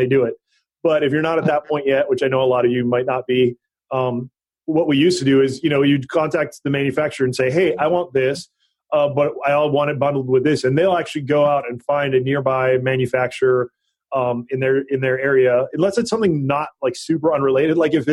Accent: Hawaii, United States; I grew up in Hawaii. I got lots of those pictures of my own

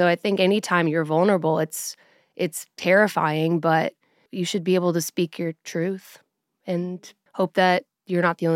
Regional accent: Colorado, United States; now in Nashville, United States; especially I'm from Colorado. And so when I moved to Nashville, being Western and Southern are very different.

